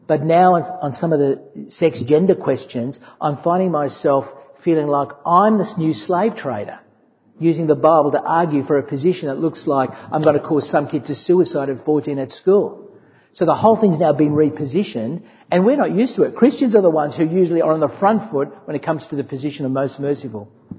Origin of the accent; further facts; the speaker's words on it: Australia; I identify as an Australian